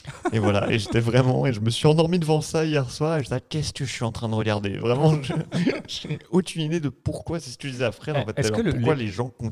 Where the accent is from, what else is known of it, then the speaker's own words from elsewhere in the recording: Quebec, Canada; je suis québécois